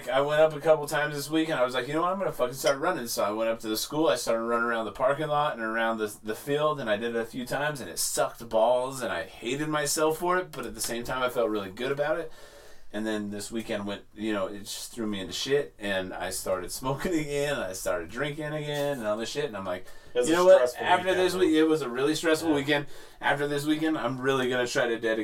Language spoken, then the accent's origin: English; Ireland; What do you think I can do? Handle my liquor? Mm-hmm. I'm Irish.